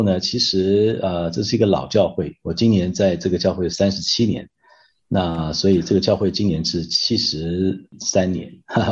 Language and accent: Chinese; Taipei, Taiwan; 我是台北人，读华神之前我在台中当兵